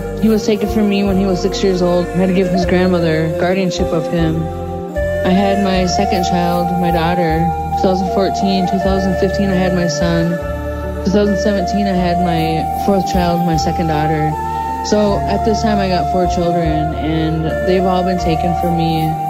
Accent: Wisconsin, United States; I am from St. Croix, Chippewa Indians of Wisconsin, and I am an Ojibwe woman.

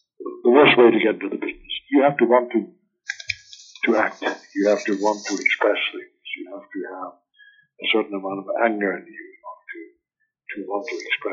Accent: Germany; moved away as an adult; now in United States; it talked about my childhood and my growing up in Germany, and then talked mostly about my life in America. I came to this country when I was 18.

